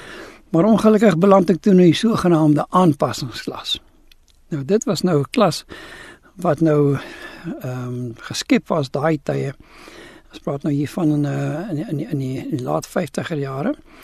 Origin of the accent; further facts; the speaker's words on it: Krugersdorp, Gauteng, South Africa; born there; ek is in Kreeusdorp gebore